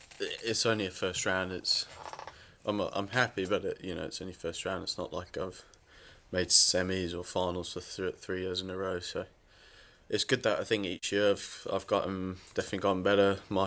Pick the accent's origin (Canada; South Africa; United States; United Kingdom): United Kingdom; As a Brit